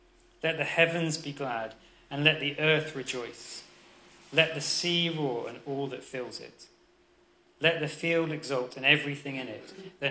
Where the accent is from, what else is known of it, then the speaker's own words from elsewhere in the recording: United Kingdom; as British people, we think that it's great to name things after kings and queens